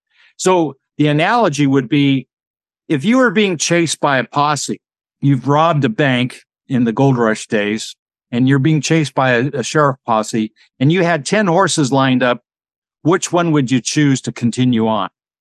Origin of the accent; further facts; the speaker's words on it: Auburn, California, United States; Growing up in Auburn, as I did, couldn't help but be entertained and interested in the annual Tevis Cup 100-mile one-day ride from Tahoe to Auburn.